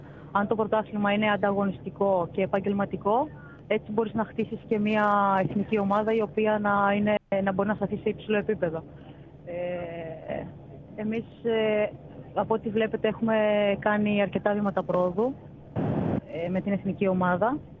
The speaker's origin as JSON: {"language": "Greek", "town": "Larissa", "region": "Thessaly", "country": "Greece", "said": "η οποία ήταν η ομάδα πιο κοντά στην πόλη μου, την οποία κατάγομαι από τη Λάρισα."}